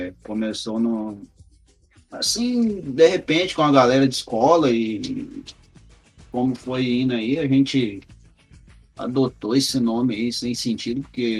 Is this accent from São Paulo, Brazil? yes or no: no; Andirá, Paraná, Brazil; sou daqui de Andirá mesmo, tava em Londrina, mas agora tô retornando aí